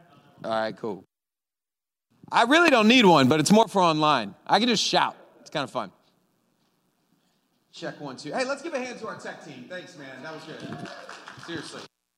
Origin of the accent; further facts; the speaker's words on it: Louisiana, United States; born there; I have family over in Texas. I was born in Louisiana, so kind of make that trip from Florida, Alabama, Mississippi, Louisiana, Texas.